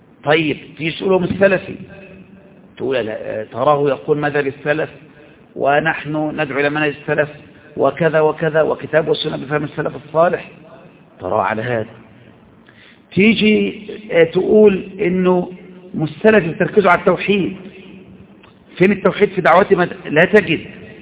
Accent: Egypt; مثل ما ترى مثلا الواقع اللي حصل عندنا في مصر

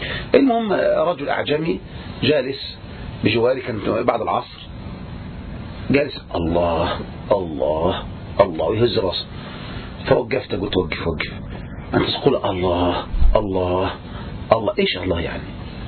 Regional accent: Egypt; ولهذا عندنا في مصر دائما يقطر ايش؟ ياهو كده

